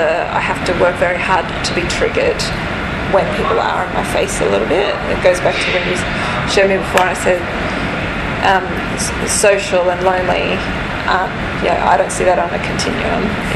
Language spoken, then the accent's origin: English; Bundaberg, Queensland, Australia; my hometown is... It's Bundaberg, which is in Queensland. It's regional. It's quite a racist and homophobic, and in a lot of ways not a safe place.